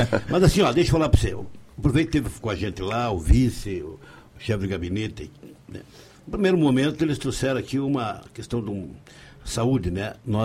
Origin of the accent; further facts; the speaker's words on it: União da Vitória, Paraná, Brazil; Eu sou da cidade de União da Vitória.